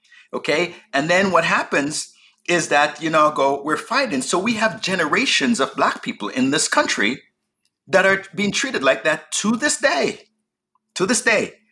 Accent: Jamaica; accent: Jamaican; first language English; English as a second language, when my first language is English. It just so happened that I spoke it with this heavy Jamaican accent.

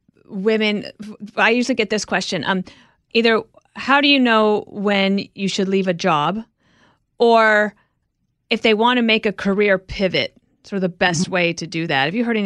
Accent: Wyoming, United States; I'm just from Wyoming, please.

